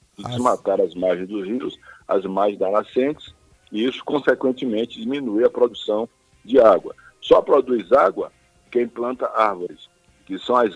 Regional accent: Rui Barbosa, Bahia, Brazil; Eu, por exemplo, nasci lá em Rui Barbosa e eu passei até quase 20 anos de idade, não tinha água encanada

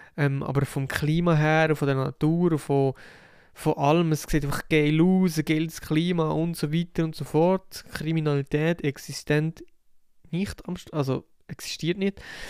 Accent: Switzerland; so Sachen wie Obdachlosigkeit, was bei uns in der Schweiz gefühlt nicht existent ist.

